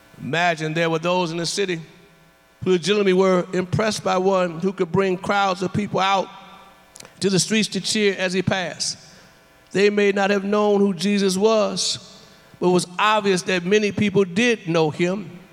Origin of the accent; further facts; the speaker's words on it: Warren, Ohio, United States; When I first went off to school, I knew nobody had heard of Warren, Ohio.